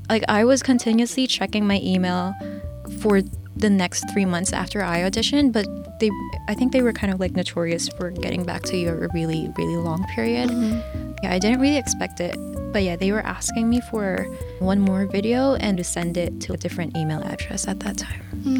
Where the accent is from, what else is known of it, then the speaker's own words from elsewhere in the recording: Philippines; And growing up in the Philippines, it's always like singers like … that were popular at that time.